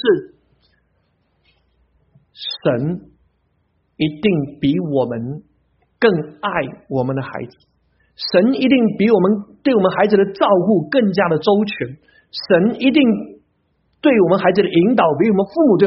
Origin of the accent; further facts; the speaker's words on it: Jiangsu, China; also born or lived in Fujian / Zhejiang; 我作为一个江苏人，后来我到了福建，然后到了浙江，现在到了这里。